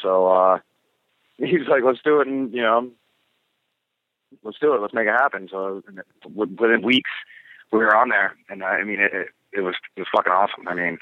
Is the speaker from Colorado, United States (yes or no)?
no; Manhattan, New York, United States; You know, I grew up in Manhattan